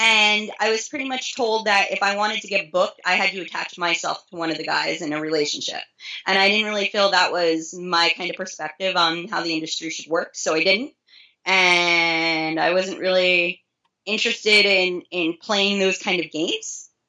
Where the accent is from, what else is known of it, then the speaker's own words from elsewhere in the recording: Northeast, United States; now in California, United States; You know, I was raised up on the Northeast, spent most of my time working there, moved out here, wasn't a huge fan of the scene out here.